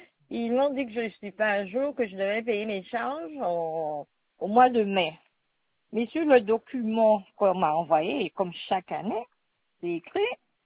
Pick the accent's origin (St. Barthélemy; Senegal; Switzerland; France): St. Barthélemy; Gustavia; now in Guadeloupe; Je suis de Saint-Barthélemy, mais je vous appelle de la Guadeloupe. Hein. J'habite ici.